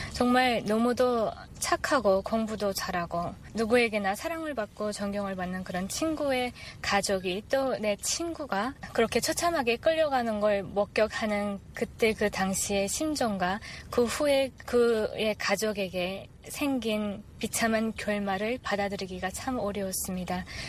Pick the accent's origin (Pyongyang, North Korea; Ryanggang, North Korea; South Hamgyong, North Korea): Pyongyang, North Korea; moved away as an adult; 저는 평양에서 나서 자랐고요. 리설주가 다녀서 잘 알려진 금성학원에서 초등학교를 졸업했습니다. 중고등학교는 평양외국어학원에서 중국어, 영어를 전공을 했습니다.